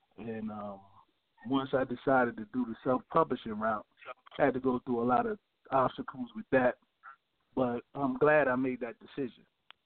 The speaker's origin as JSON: {"language": "English", "town": "Brooklyn", "region": "New York", "country": "United States", "said": "I'm from East New York, Brooklyn."}